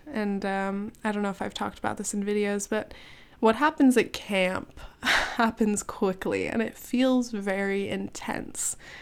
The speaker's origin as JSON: {"language": "English", "region": "California", "country": "United States", "said": "I'm from California, you're gonna be living in New York."}